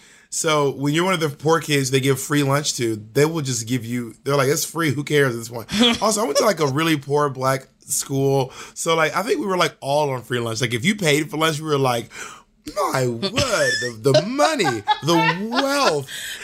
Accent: Georgia, United States; also born or lived in Alabama / Mississippi; now in New York City, United States; But I am a Southerner. I was born and raised in Georgia. And I was raised in Alabama and Mississippi, too. But I just don't have a Southern accent.

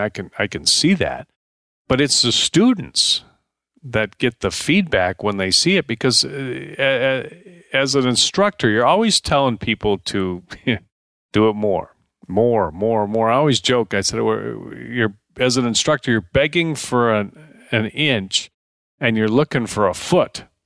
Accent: Deerfield, Illinois, United States; I grew up in Deerfield, Illinois

